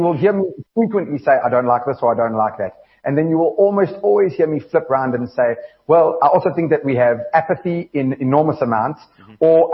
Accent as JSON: {"language": "English", "country": "South Africa", "said": "I'm just a South African citizen."}